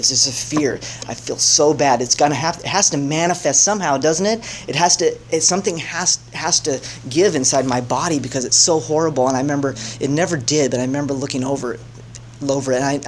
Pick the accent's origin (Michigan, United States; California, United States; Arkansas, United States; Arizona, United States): California, United States; San Jose; I finished Cal Poly, and I went back to where I was raised in San Jose.